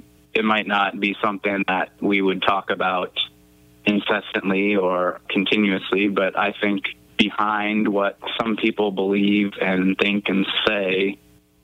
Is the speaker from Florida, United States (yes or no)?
no; Iowa, United States; now in Seward, United States; I'm from Iowa. I'm here in Seward, Nebraska, currently studying at Concordia University, Nebraska.